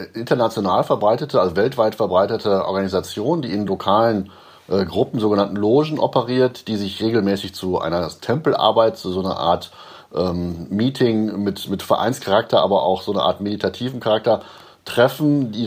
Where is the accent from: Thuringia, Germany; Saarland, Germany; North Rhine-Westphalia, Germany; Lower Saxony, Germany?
Lower Saxony, Germany; Göttingen; wie meine Heimatstadt Göttingen hier